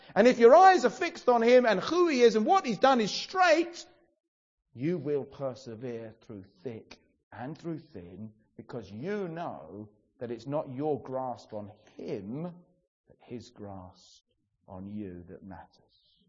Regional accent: England, United Kingdom; not because we're English with a stiff upper lip

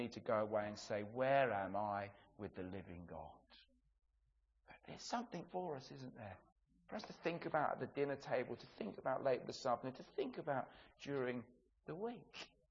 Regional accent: England, United Kingdom; You see, we're English, aren't we?

